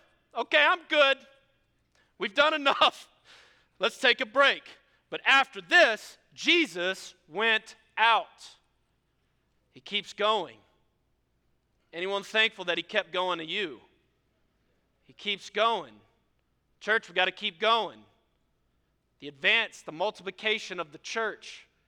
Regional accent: New Orleans, Louisiana, United States; I'm a Cajun African American redneck. And so I got a whole lot of mixture up here, and so I apologize for whatever comes out, but I could probably relate to anybody here. And so growing up in the city of New Orleans

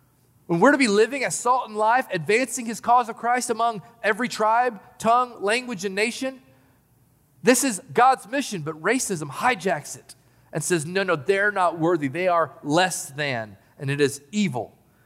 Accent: Knoxville, Tennessee, United States; But still, I know that growing up in South Knoxville, Tennessee, I experienced all sorts of racism. I grew up around racist people.

